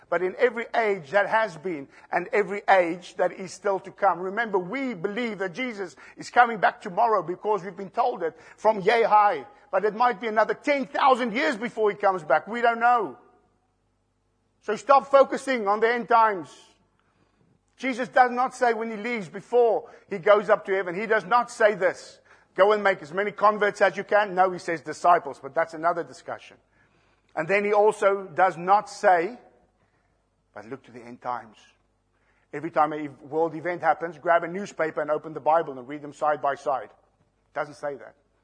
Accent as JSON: {"language": "English", "country": "South Africa", "said": "I'm from South Africa. They're far worse there."}